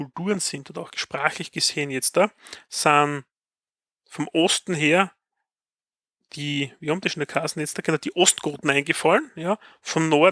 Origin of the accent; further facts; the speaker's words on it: Austria; accent: Austrian; Ich spreche Österreichisch und nicht Deutsch